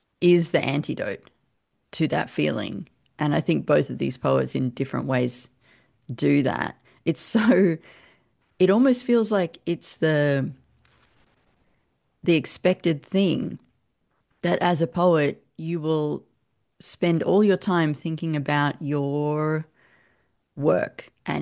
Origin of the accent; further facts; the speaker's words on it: Australia; as an Aussie, I feel like I'm allowed to like Whitman.